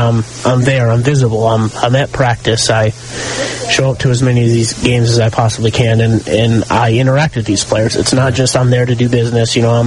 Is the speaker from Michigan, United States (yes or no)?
yes; Michigan, United States; Yeah, I'm from Michigan.